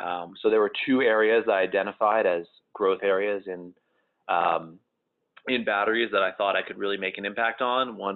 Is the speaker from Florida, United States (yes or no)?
yes; Miami Beach, Florida, United States; Yeah, I'm from Miami Beach, Florida, which is was a nice place to grow up in for sure.